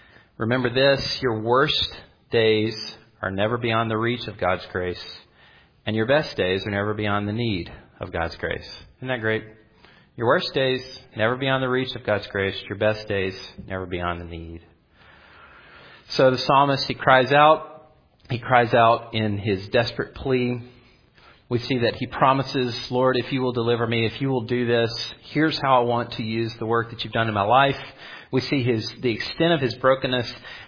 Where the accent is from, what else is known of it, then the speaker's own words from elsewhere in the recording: United States; And I try not to take too many opportunities to beat us up for being American Christians, all right?